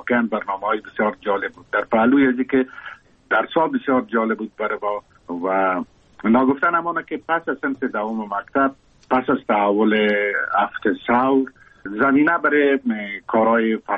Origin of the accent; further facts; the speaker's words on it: Kabul, Afghanistan; من زاده کابل هستم، در شهر کابل تولد شدیم، در اونجا رشد یافتم.